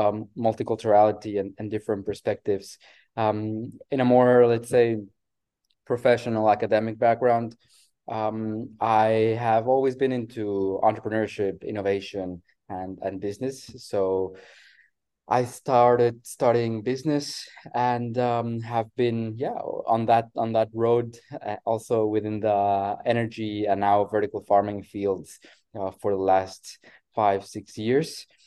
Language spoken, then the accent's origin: English; Tijuana, Baja California, Mexico; also born or lived in United States / Germany / Australia / Italy; I'm a human being born and raised in Mexico, in Tijuana, Baja California, and with a large, I would say, travel background in terms of having lived in the US for a while, in Germany, in Australia, in Italy.